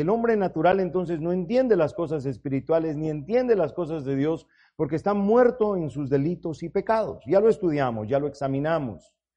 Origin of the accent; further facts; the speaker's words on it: Ecuador; Yo recuerdo cuando crecimos allá en Ecuador, mi amado era precioso, salía con mis hermanos a jugar pelota en la calle